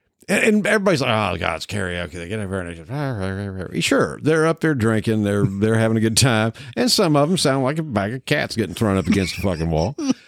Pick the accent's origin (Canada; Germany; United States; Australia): United States; Appalachia; I'm Appalachian.